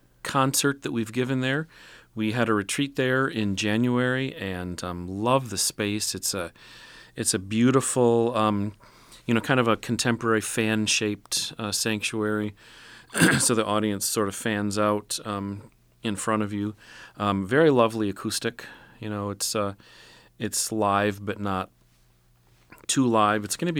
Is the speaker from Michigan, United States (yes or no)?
yes; Mount Pleasant, Michigan, United States; in my own time with high school choirs that I might have heard back when I was a student myself, growing up in Mount Pleasant.